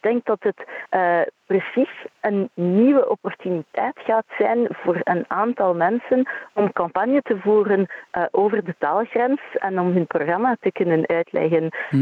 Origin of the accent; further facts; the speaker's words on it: Brussels, Brussels-Capital Region, Belgium; ik kom niet uit Wallonië, maar uit Brussel.